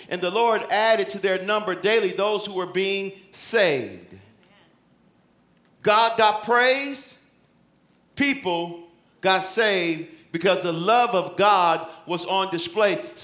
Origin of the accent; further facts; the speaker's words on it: Detroit, Michigan, United States; I'm from Detroit.